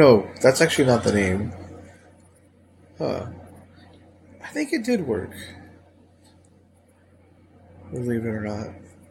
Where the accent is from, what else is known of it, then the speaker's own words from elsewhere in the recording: Canada; I'm from Canada. They say a little slow.